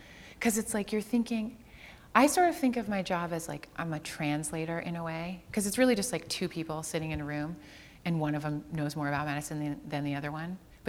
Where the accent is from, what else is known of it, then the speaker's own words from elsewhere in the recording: Rochester, Michigan, United States; Like, I'm from Rochester, Michigan.